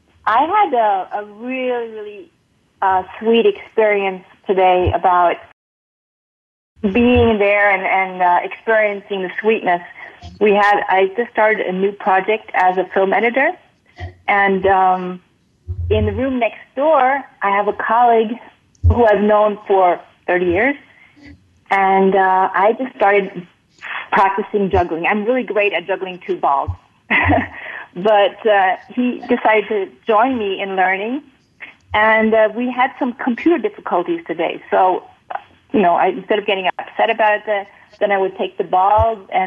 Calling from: Munich, Bavaria, Germany; I'm calling in from Munich in Germany.

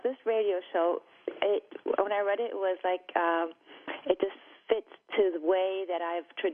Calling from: Munich, Bavaria, Germany; I'm calling in from Munich in Germany.

